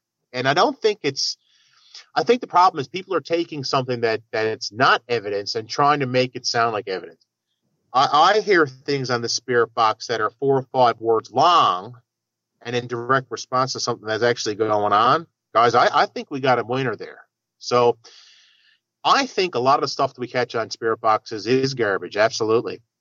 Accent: Mount Pearl, Newfoundland and Labrador, Canada; actually Mount Pearl, which is a city on the outside of St. John's. It's actually where I'm from. I was born in Mount Pearl.

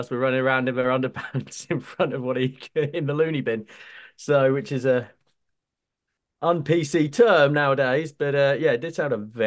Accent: England, United Kingdom; this might have stuck out more to me as an English person

